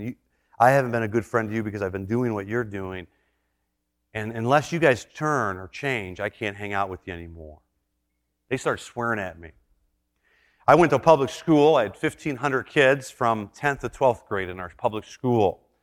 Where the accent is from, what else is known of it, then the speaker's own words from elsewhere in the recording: Detroit, Michigan, United States; You know, I'm from Detroit. I could take it.